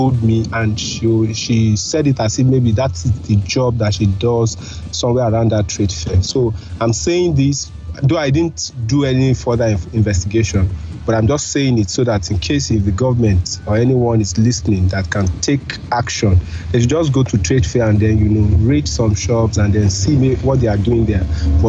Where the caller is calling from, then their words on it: United Kingdom; Yeah, I'm calling you from the UK.